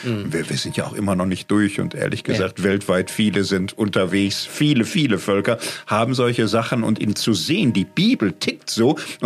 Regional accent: Germany; als Deutsche haben wir leider ein bisschen viel Expertise dabei.

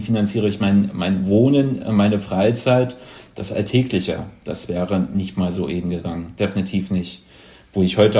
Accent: Halle, Saxony-Anhalt, Germany; von meiner Heimatstadt gucken muss, von Halle-Saale

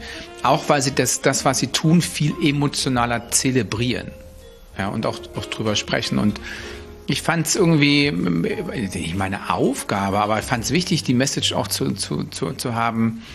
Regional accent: Saxony, Germany; also born or lived in Northern Germany; bin in Norddeutschland geboren, bin dann nach Sachsen verschleppt worden

